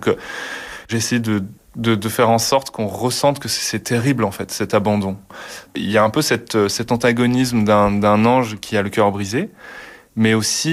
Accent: Tourcoing, Hauts-de-France, France; J'ai grandi à Tourcoing

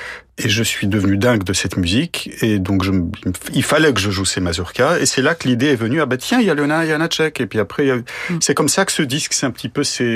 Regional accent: Poland; C'est quand on est polonais et qu'on vit en Pologne

